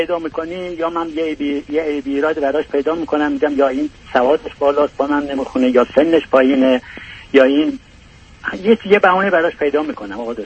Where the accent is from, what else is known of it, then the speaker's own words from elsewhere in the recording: Tehran, Tehran Province, Iran; moved away as an adult; ما تا حد دیپلمی یه خانواده خیلی بی سواد داشتیم از یه شهرستان خیلی کوچیک. بعد ما اومدیم تهران 8-9 سالگی،